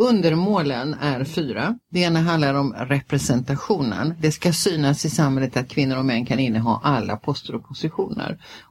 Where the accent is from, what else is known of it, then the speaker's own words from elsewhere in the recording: Täby, Stockholm County, Sweden; born there; also born or lived in Simrishamn; från början så är jag född utanför Stockholm, ute i Täby, som då på den tiden var rena landet. Och sen så har jag bott i Stockholm, och sen så flyttade jag. I slutet på 70-talet flyttade jag ner till Skåne, till Simrishamn